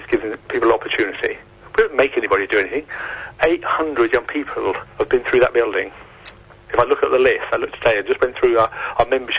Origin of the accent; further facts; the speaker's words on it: Luton, East of England, United Kingdom; I was born here. I was born in Luton. I grew up in Luton.